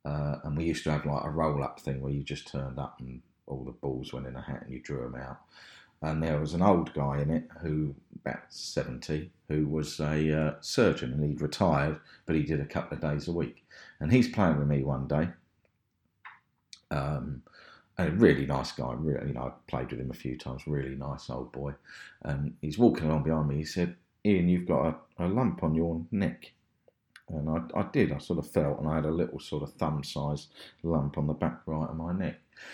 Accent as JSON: {"language": "English", "region": "England", "country": "United Kingdom", "lives_now": "?", "said": "I said, no, I'm English. No, just no real religious affinity whatsoever."}